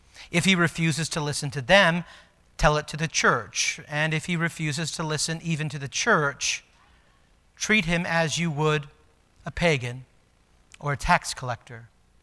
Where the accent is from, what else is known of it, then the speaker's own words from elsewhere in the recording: California, United States; I grew up in California. There's lots of fences.